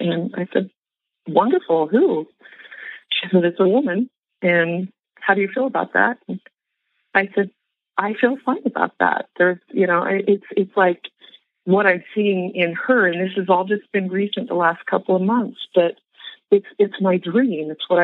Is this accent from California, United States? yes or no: yes; California, United States; And so my brothers, who live in the Bay Area, I'm from California, My family, they were donating thousands.